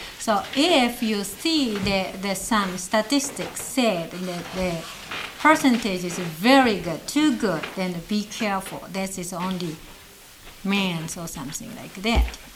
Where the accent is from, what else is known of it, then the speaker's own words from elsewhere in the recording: Tokyo, Japan; English is a second language; now in United States; And I came from Tokyo, that's area.